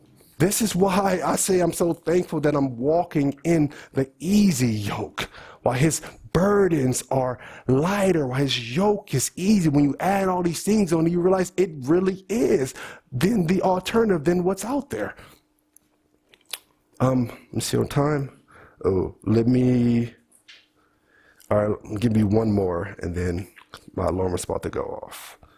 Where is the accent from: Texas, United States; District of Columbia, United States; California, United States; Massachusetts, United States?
California, United States; Oakland; Jesus, you remember, I'm from Oakland, Jesus. You're telling a guy from Oakland, Jesus, to turn the other cheek.